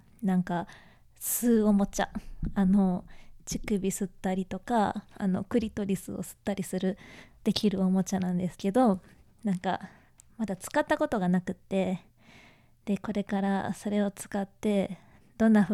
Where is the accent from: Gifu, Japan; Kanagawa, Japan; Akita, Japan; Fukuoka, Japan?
Kanagawa, Japan; で、出身地は神奈川県です。